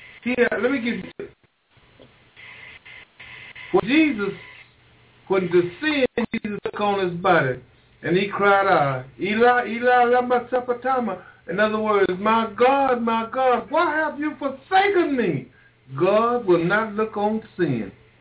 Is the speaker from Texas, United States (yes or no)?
yes; Brown, Texas, United States; That Monday, I got a phone call from my hometown in Brown, Texas, that my mother died of a massive heart attack.